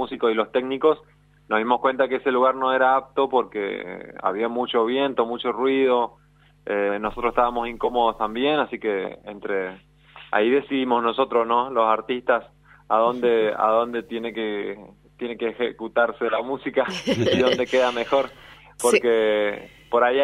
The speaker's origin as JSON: {"language": "Spanish", "region": "Chaco", "country": "Argentina", "said": "Nosotros no nos presentamos como Chaco, sino"}